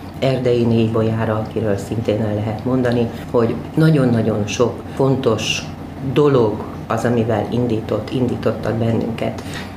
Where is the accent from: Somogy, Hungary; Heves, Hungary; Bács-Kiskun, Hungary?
Bács-Kiskun, Hungary; Kiskunhalas; born there; Tehát közel 60 éves vagyok, Kiskunhalason születtem, és nagyon-nagyon szeretek itt élni.